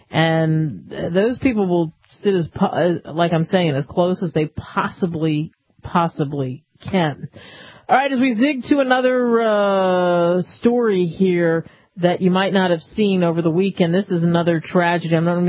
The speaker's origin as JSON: {"language": "English", "town": "Philadelphia", "region": "Pennsylvania", "country": "United States", "tie": "born or raised there", "said": "I'm a Villanova fan growing up in Philadelphia."}